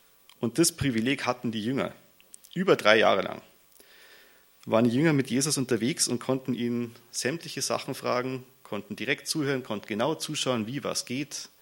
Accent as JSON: {"language": "German", "town": "Aufham", "region": "Bavaria", "country": "Germany", "said": "meine Frau ist die Regina. Und wir kommen aus Aufham und das ist südlich von Grassau. Das ist eine Gemeinde, eine halbe Stunde von hier entfernt."}